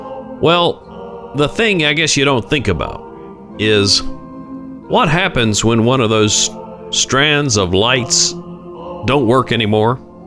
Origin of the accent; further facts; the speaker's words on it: Huntington, West Virginia, United States; I grew up in Huntington, West Virginia. That's the town where Marshall University is located.